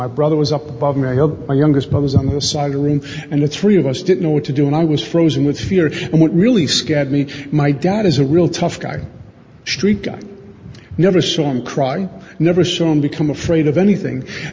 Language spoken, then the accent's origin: English; Brooklyn, New York, United States; Growing up in Brooklyn, my hero that summer went from like Mickey Mantle to like Al Pacino by the end of the night.